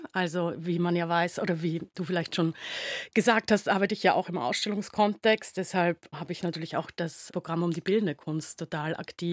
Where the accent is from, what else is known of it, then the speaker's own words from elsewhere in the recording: Styria, Austria; Also ich komme ja aus der Südsteiermark in der Nähe von Graz.